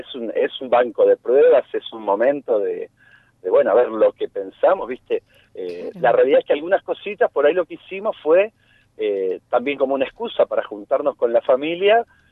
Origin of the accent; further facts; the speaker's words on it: Mar del Plata, Buenos Aires Province, Argentina; Mira, yo soy de Mar del Plata